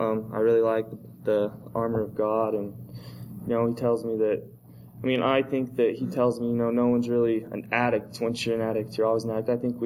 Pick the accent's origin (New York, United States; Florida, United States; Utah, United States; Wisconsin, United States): Utah, United States; I'm actually from Utah. I flew out here on Christmas Eve, woke up here on Christmas.